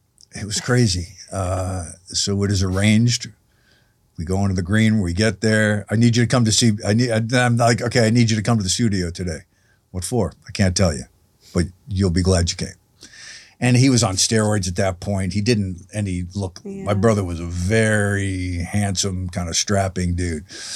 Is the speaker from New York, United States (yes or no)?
yes; New York, United States; This was his idol as a kid growing up. And we grew up in New York. And he grew up in New York.